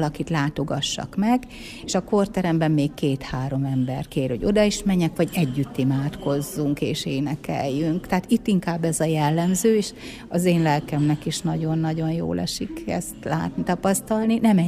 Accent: Hajdú-Bihar, Hungary; hajdúsági vagyok egyébként

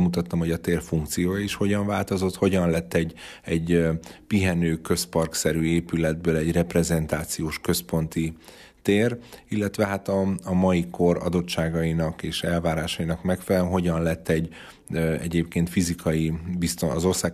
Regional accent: Miskolc, Borsod-Abaúj-Zemplén, Hungary; Én jó magam miskolci vagyok, tehát én is tisztában vagyok az avasszállókor, egykori koronaszálló hányatatott történetével

